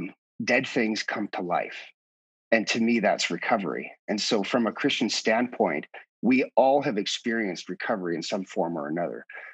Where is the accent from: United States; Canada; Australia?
Canada; Peace River, Alberta; So I grew up in First Baptist Church in Peace River, Alberta.